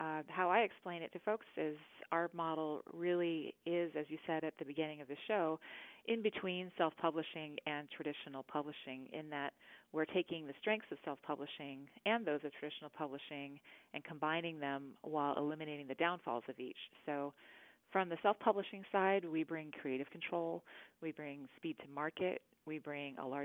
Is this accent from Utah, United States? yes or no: no; Los Angeles, California, United States; So, yeah, I grew up actually in Los Angeles.